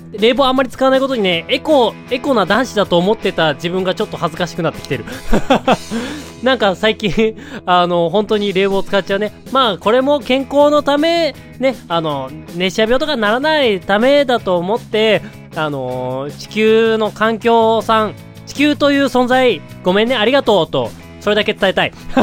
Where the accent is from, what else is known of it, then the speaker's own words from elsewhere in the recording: Hokkaido, Japan; now in Tokyo, Japan; もともと私、東京来るまでは、北海道で育ってたんで、あんまりエアコンっていうものをね、知らなかったわけですよ。